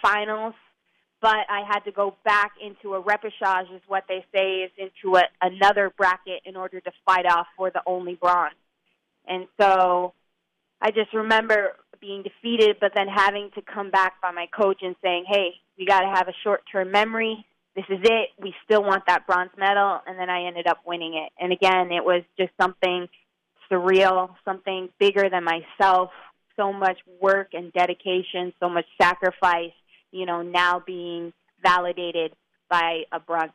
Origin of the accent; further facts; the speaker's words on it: Sturgis, South Dakota, United States; moved away as an adult; now in Miami, United States; I'm originally from Sturgis, South Dakota, so it was terrifying to me to move away from my family